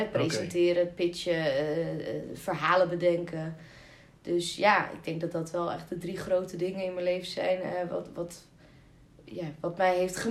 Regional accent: Castricum, North Holland, Netherlands; also born or lived in Beverwijk; ik ben 25 jaar en ik ben geboren in Beverwijk. Maar eigenlijk opgegroeid in Castricum. Ik noem het altijd het vakantieoord van de Amsterdammers. En nu ben ik zelf dat vakantieoord uitgegaan en naar Amsterdam vertrokken.

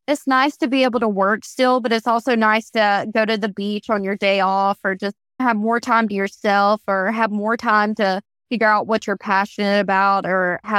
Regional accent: Greenville, South Carolina, United States; Yes, I'm actually from Greenville, South Carolina, and Ashton is from Aiken, South Carolina.

